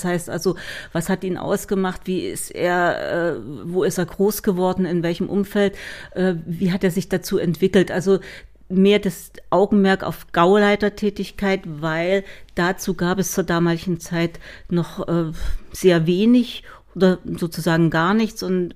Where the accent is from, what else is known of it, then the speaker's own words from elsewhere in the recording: Weimar, Thuringia, Germany; now in Pößneck, Germany; Ich komme ursprünglich aus Weimar, ich bin also Thüringerin, habe in Jena studiert, mein Mann auch